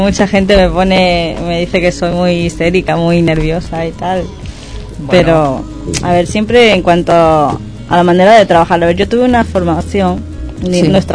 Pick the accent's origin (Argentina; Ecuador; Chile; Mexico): Ecuador; Yo soy de Ecuador, ecuatoriana.